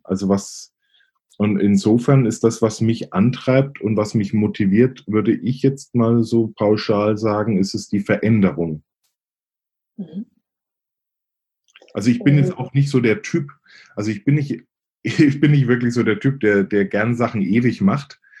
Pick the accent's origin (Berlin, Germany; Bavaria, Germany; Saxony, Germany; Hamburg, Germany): Bavaria, Germany; accent: Franconian; Ich komme ursprünglich aus Oberfranken, also der ein oder anderen wird sicherlich auffallen vielleicht an meinem Akzent. Fränkische legt man irgendwie nie ganz ab.